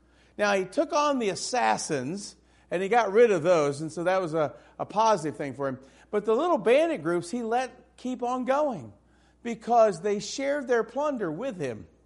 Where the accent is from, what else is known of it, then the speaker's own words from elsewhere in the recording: Indiana, United States; I go, no, I'm from Indiana.